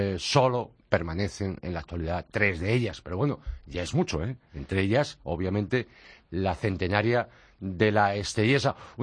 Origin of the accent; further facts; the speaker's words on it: Galicia, Spain; Oye, ¿por qué pasa que nos gusta a todos comer ese marisco de mi tierra, de Galicia, y que llegue fresco?